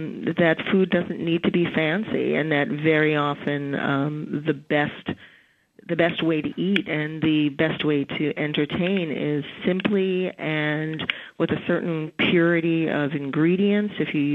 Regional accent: New York City, New York, United States; I'm a New Yorker. I come from Manhattan, and I grew up at a time in Manhattan where food was always tall.

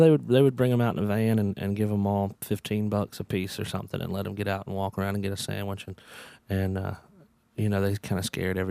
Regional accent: Florence, Alabama, United States; Yeah, we're from Florence, Muscle Shoals.

